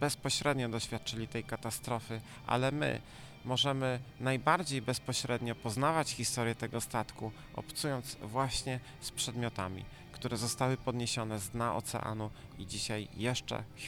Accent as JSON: {"language": "Polish", "town": "Wrocław", "region": "Lower Silesian Voivodeship", "country": "Poland", "tie": "born or raised there", "said": "również będąc rodowitym wrocławianinem"}